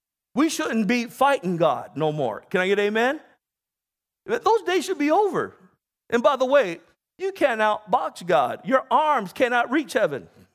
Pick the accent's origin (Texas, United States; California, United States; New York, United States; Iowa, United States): California, United States; National City; We grew up in Nasty City. National City.